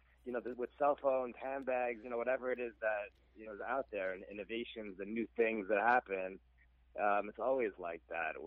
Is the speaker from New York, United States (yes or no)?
yes; Brooklyn, New York, United States; now in Long Island, United States; I'm from Brooklyn originally. I was born and raised there.